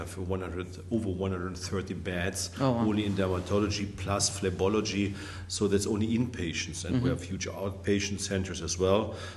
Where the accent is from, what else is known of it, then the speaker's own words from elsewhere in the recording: Bochum, North Rhine-Westphalia, Germany; My hometown, my home university is called Bochum.